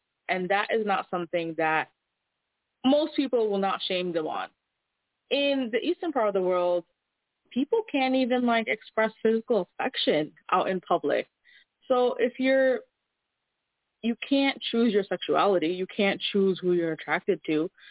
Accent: United States; What it's like to be an American, being born and raised in the States. And I often, throughout my childhood, have gone to Bangladesh to visit family.

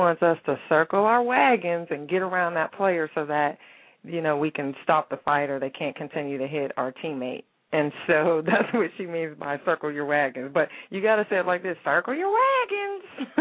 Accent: Steubenville, Ohio, United States; I'm from Steubenville, Ohio. I'm from up north.

